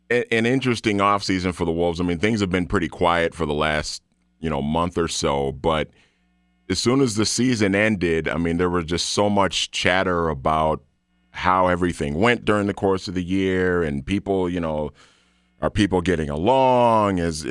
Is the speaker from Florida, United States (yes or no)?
no; St. Paul, Minnesota, United States; I mean, if you've grown up in Minnesota, and I'm from Minnesota, I grew up in St. Paul